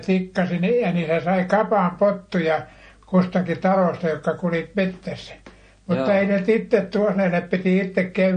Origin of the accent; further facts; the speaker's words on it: Karsikkojärvi, Lapland, Finland; born there; Karsikkojärvessä Vojakkalasta 8 kilometriä mettässä.